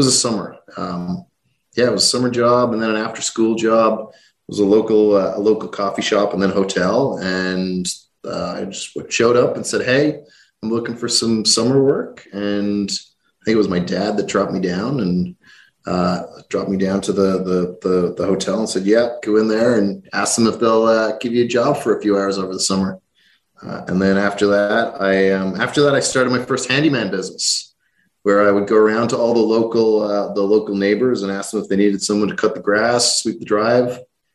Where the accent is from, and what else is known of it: Ireland; born or raised there; also born or lived in Canada